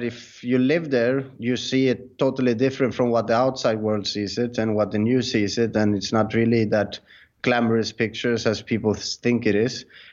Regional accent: Sweden; Well, I'm originally from Sweden. I grew up there, and I knew at an early age that Sweden was not the country I want to be in. It's dark, it's cold, it's miserable.

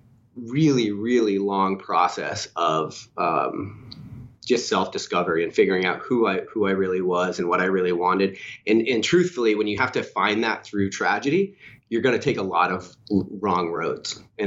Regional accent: Maine, United States; He was from Mass, I'm from Maine. So we would see each other's family on Christmas.

